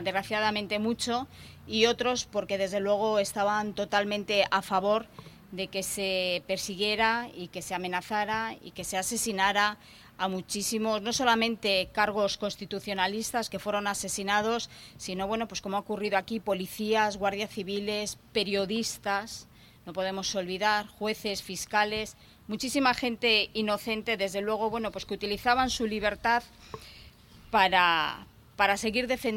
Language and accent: Spanish; Ermua, Basque Country, Spain; cuando acudía a Ermua en un sentido homenaje que también se hizo allí en mi pueblo